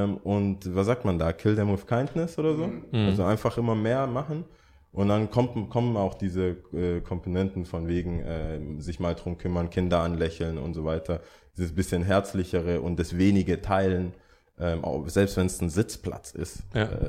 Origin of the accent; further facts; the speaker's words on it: Germany; dann erzählt man, ja, ich bin aus Deutschland, hier ist mein Hund.